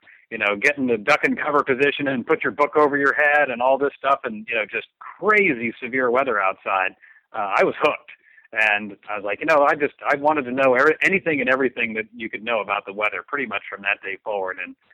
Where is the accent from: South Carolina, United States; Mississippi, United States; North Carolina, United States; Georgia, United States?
Georgia, United States; When I was in first grade, growing up outside of Atlanta, on April 4th, 1974